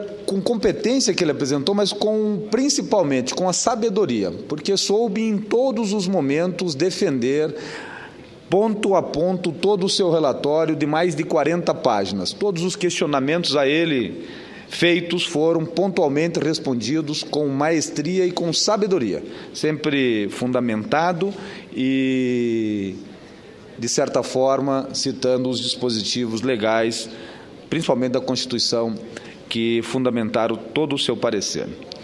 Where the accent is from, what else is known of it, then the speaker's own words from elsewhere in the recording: Arapuã, Paraná, Brazil; o município de Arapuã, no Paraná, minha terra natal